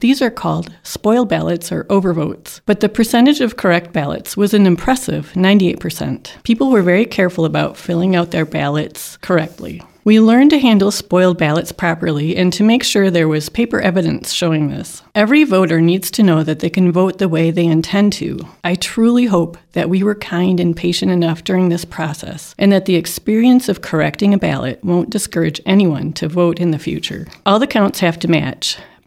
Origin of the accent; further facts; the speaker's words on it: Oscoda, Michigan, United States; from Oscoda, and that's my point of view.